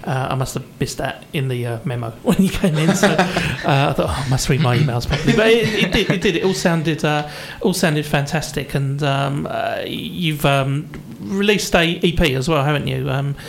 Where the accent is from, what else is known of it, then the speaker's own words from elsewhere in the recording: Romford, London, United Kingdom; I grew up in Romford and I was very familiar with the 174 bus